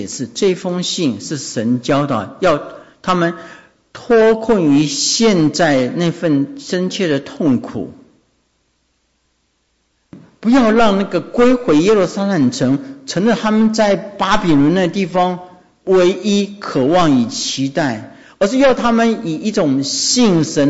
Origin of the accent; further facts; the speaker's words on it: Taiwan; 我小时候在一个像是眷村的地方生活，在那里长大，